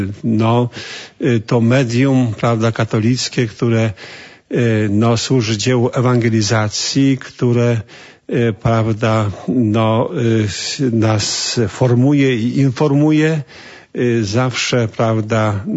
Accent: Hucisko, Subcarpathian Voivodeship, Poland; ja pochodzę z diecezji archidiecezji przemyskiej, więc także przy okazji pozdrawiam moją rodzinną miejscowość Hucisko, parafię Leżańsk, to jest też parafia Maryjna.

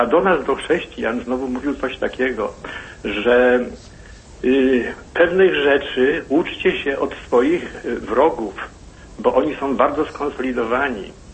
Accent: Gniezno, Greater Poland Voivodeship, Poland; born there; Ja urodziłem się w Gnieźnie i w latach 50. miałem szansę być bardzo blisko prymasa jako chłopiec.

